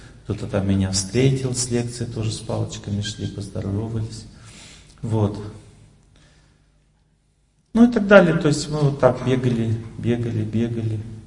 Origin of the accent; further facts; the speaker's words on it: Tolyatti, Samara Oblast, Russia; Она очень похожа на ту природу, где я вырос. Я вырос в Тольятти, это тоже Волга.